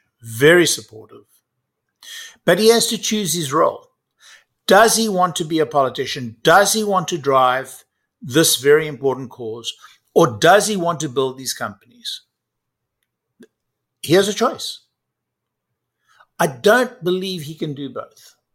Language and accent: English; South Africa; I come from South Africa. I lived in a neighborhood like his.